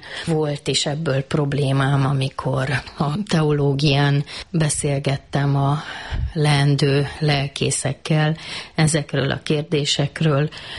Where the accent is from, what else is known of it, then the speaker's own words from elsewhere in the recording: Brașov, Brașov County, Romania; hiszen Brassóban nőttem fel, de már 8-os voltam, amikor kiköltöztünk Bácsfaluba, és ott lett ő parókus lelkész.